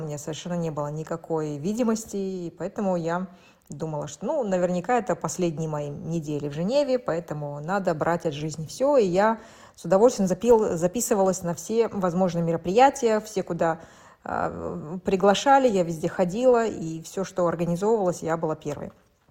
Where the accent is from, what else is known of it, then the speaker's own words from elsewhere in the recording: Kazakhstan; moved away as an adult; now in Switzerland; мне 40 лет, я казашка, и вот уже более 13 лет я живу в Швейцарии со своим мужем-испанцем